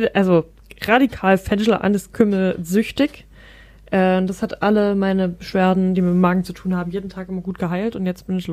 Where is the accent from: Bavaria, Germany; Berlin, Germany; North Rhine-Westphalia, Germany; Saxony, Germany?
Saxony, Germany; ich komme übrigens aus Sachsen.